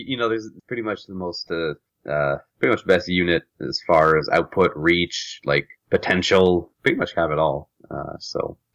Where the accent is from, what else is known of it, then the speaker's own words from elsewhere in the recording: Ottawa, Ontario, Canada; who actually is from my hometown of Ottawa